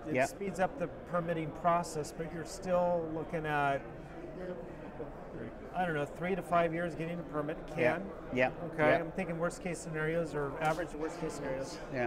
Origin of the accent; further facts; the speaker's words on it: Alaska, United States; but I'm from Alaska.